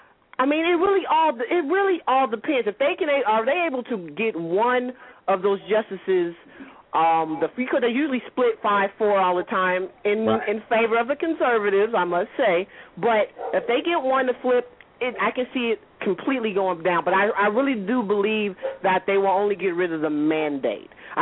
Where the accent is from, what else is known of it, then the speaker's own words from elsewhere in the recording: Oakland, California, United States; I am in Northern California. I am in the heart of the Bay Area. I'm from Oakland.